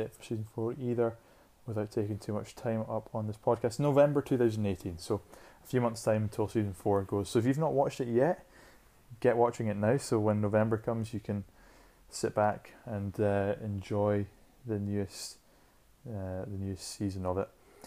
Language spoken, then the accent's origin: English; Scotland, United Kingdom; And being Scottish and someone that's never really learnt about Jacobite history or Scottish history and clans and that, I never got that in school.